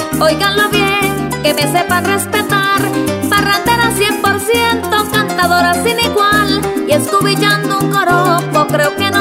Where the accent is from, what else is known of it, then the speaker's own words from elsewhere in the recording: Colombia; Donde me pude criar, yo vengo de la sabana, nací en Atocorazal, donde la vista se pierde entre Mastrando y Palmar.